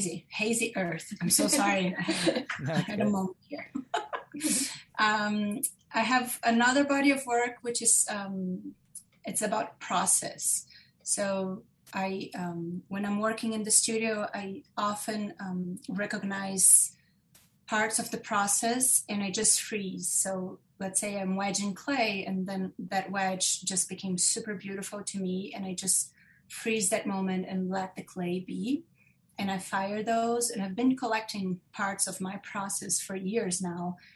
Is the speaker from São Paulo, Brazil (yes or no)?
yes; São Paulo, Brazil; English is a second language; moved away as an adult; now in United States; I also work at Anderson Ranch. I'm the studio coordinator for the ceramics department. And I'm originally from Brazil, from Sao Paulo, but I've been in U.S. for 9 years